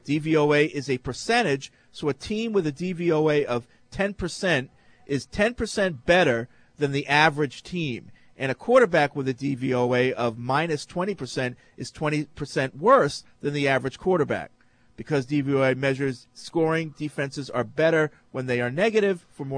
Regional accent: Bozeman, Montana, United States; now in Los Angeles, United States; I grew up in Bozeman, Montana, but I live in Los Angeles now.

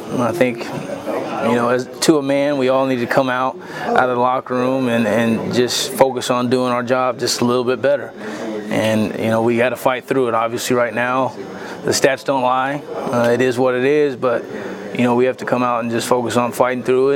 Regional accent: Anaheim, California, United States; I saw Anaheim play in 2003. It's my hometown, so.

